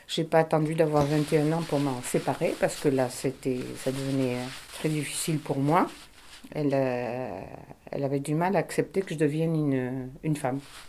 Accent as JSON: {"language": "French", "town": "Nice", "region": "Provence-Alpes-Côte d'Azur", "country": "France", "tie": "born there", "said": "Je vais avoir 79 ans. Je suis née à Nice."}